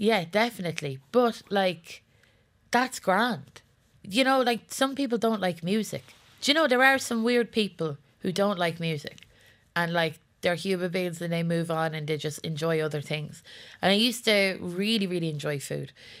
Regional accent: Leinster, Ireland; I grew up in the Celtic Tiger. I grew up with, like, poor Glenda Gilson shivering in a bikini at the top of Grafton Street.

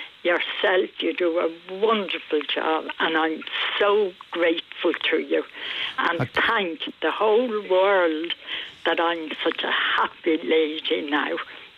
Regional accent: Ireland; And the gentleman opened the door and I told him I was from Ireland and that I had found my mum here

